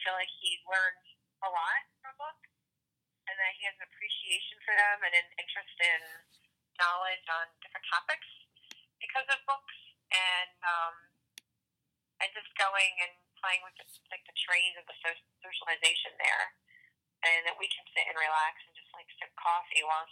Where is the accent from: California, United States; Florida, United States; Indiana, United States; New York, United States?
New York, United States; Rochester; now in Hatfield, United States; Rochester, New York.